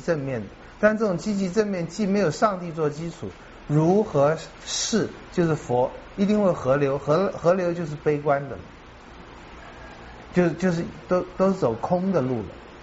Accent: Taiwan

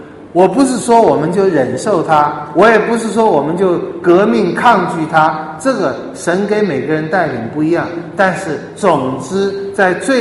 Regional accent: Taiwan; 我们从小受的教育，我不知道大马是怎么样，我们受的在台湾受的教育从小就是

